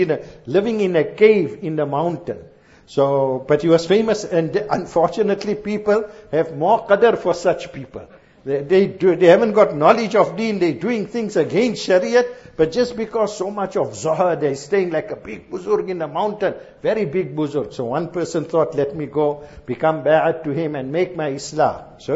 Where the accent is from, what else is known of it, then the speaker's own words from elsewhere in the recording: Azaadville, Gauteng, South Africa; we come from Azadville, Joburg.